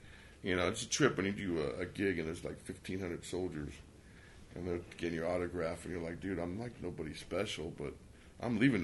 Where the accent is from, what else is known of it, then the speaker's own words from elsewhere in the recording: Long Beach, California, United States; I'm like, I'm from Long Beach. We'll just read about it in the paper.